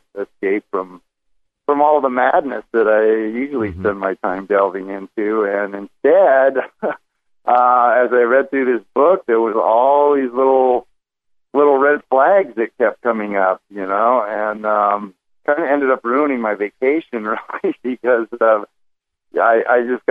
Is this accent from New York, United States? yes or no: no; Torrance, California, United States; I grew up in Torrance, like 20 miles south of the mouth of Laurel Canyon